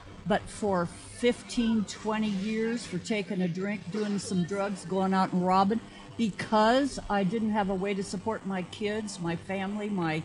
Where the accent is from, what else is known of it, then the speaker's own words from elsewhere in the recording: United States; I love this country. I mean, I'm an American.